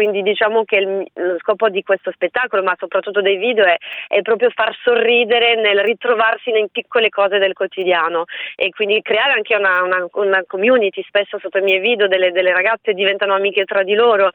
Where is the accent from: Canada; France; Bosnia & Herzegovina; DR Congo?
France; io sono francese e quindi la maggior parte dei miei amici d'infanzia sono all'estero, lo stesso la mia famiglia